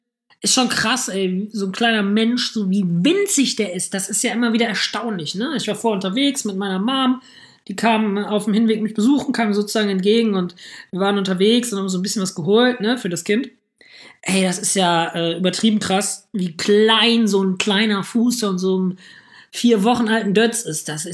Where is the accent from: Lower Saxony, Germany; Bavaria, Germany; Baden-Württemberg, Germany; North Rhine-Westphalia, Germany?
North Rhine-Westphalia, Germany; Hamm; Ich komme ja aus Hamm.